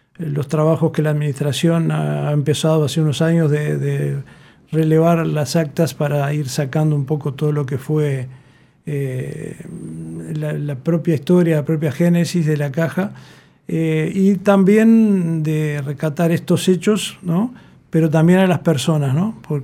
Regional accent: Uruguay; Como uruguayo yo también me siento privilegiado por la cobertura amplia que tenemos de seguridad social en el país

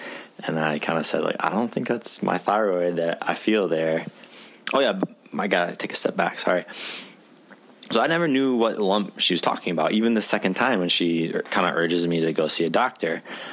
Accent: United States; there's all these negative things that I heard growing up as an American about national healthcare

